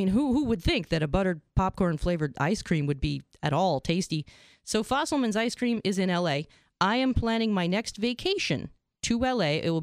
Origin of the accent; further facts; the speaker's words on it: Canada; Where I grew up in Canada, and they had this thing called Tiger ice cream.